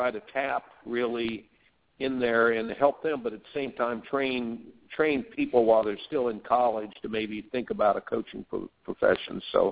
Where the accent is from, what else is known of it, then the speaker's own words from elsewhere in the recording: Indiana, United States; Growing up in Indiana, I got to go to Tennessee Tech